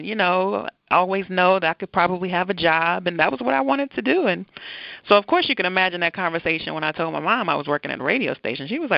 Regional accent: the South, United States; You know, I'm from the South, so love some blues.

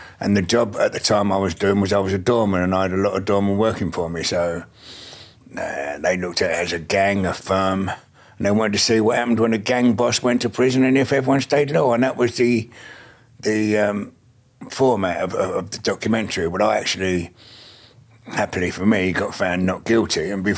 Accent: London, United Kingdom; I come from South London.

